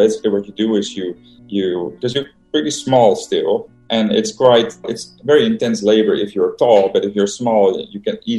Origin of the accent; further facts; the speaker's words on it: Den Helder, North Holland, Netherlands; I'm originally from Den Helder, which is the only Navy town in Holland. It's the only Navy base in Holland. So, you know, it's completely surrounded by water.